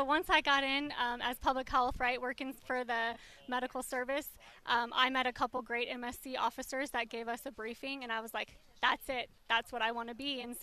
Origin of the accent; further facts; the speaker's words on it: Kansas, United States; I claim Kansas.